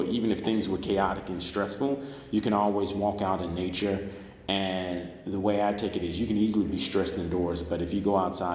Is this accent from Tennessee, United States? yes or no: yes; Memphis, Tennessee, United States; What brought me to Sewanee is that I grew up in Memphis, Tennessee